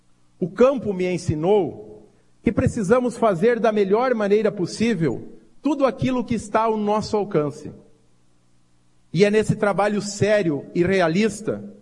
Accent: Santo Augusto, Rio Grande do Sul, Brazil; a comitiva lá da minha cidade de Santo Augusto e de várias regiões do Estado

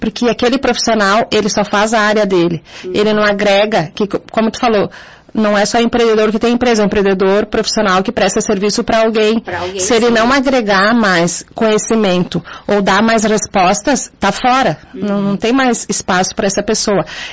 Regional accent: Bom Jesus, Rio Grande do Sul, Brazil; Sou de Bom Jesus.

